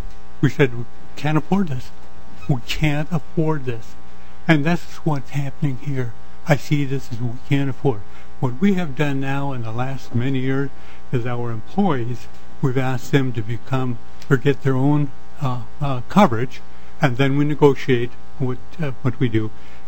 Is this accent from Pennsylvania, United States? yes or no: no; Minnesota, United States; now in Brooklyn Park, United States; Born and raised in Minnesota. Went to school with the Red Lake Indians up there, you know, and then moved elsewhere.